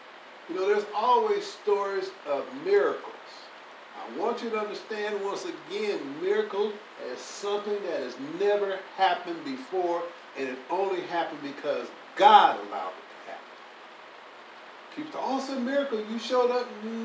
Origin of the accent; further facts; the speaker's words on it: Gary, Indiana, United States; When I grew up in Gary, Indiana, my mother and my uncle, he came out of the bed, they went and got some buffalo fish.